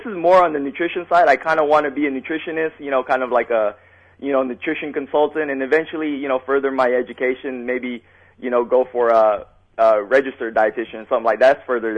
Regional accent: New Jersey, United States; born there; now in California, United States; No, I'm in California. I was born in New Jersey, but I reside in California.

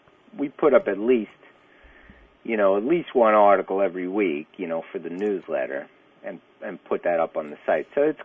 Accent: New York, United States; also born or lived in California; now in Oregon, United States; I grew up in New York, and I lived in California for a while and settled down in Oregon.

